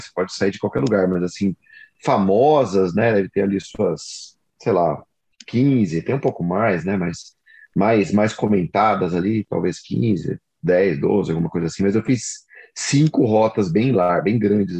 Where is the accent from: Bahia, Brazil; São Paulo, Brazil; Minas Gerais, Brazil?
São Paulo, Brazil; Jundiaí; Antigamente eu sou de Jundiaí, né?